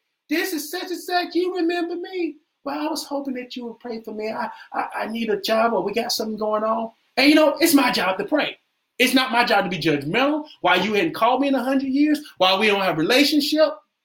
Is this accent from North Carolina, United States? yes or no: yes; Kittrell, North Carolina, United States; We still don't have a stoplight. My wife told me to stop claiming him. I grew up in Kittrell.